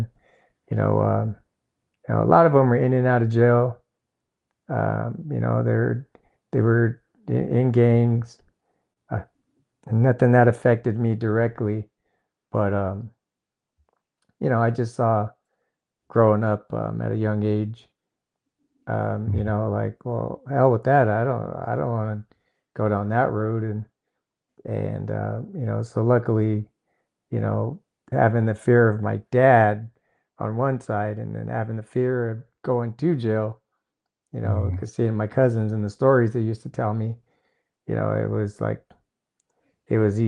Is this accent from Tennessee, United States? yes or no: no; Fontana, California, United States; born there; I was born in Fontana, California, and I still call that home.